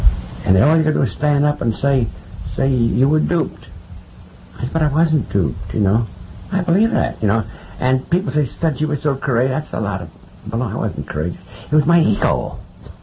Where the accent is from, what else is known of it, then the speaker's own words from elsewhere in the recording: Chicago, Illinois, United States; also born or lived in New York City; I was born in New York City, but I was 8 years old. I was born 1912. So it was 1920. Came to Chicago, day coach.